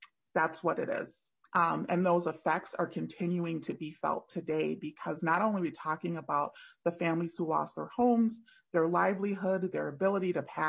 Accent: Saint Paul, Minnesota, United States; I was born and raised in Frogtown. My family's story is pretty similar to what Mayor Carter talked about. My family fled the Deep South.

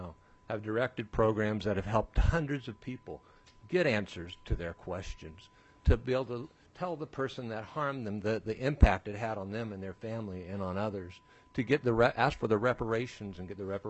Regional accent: Rochester, United States; and I am from Rochester

